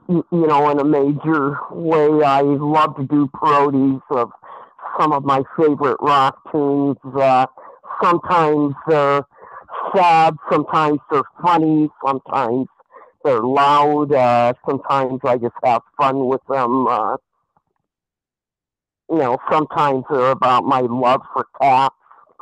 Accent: Rockford, Illinois, United States; born there; also born or lived in Stow, Ohio / Akron, Ohio; I was born in Rockford, Illinois, and then I lived in Stowe, Ohio. I lived in Akron.

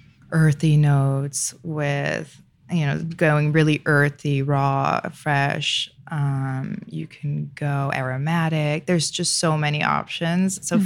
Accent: New York City, New York, United States; My mom is French, but I was born in New York.

